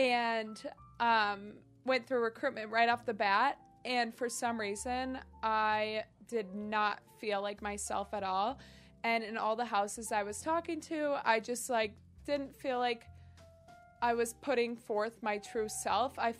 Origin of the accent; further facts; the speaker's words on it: Minnesota, United States; So one thing about me is I grew up in Minnesota, and you might hear my accent. I don't think I have one